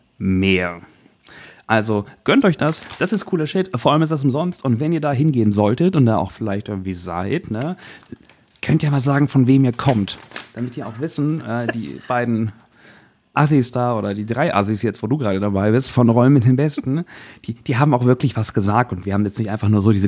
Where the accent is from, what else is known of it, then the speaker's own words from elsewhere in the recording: Northern Germany, Germany; für mich als Norddeutscher, der, weiß ich nicht, auch nicht so mit Dialekten und so vorher irgendwie in Kontakt getreten ist